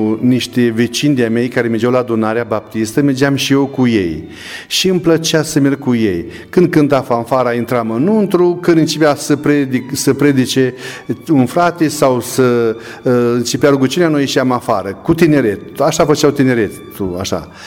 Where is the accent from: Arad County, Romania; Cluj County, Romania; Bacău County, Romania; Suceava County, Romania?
Suceava County, Romania; Ipotești; sunt din Suceava, comuna Ipotești, fac parte din Biserica Baptistă, unde este pastor fratele Viorel Candreanu.